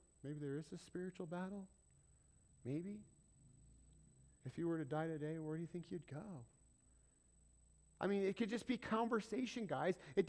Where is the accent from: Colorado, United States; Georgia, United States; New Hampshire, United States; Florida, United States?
Colorado, United States; yeah, I'm from Colorado, that's what we call them, the Donkeys.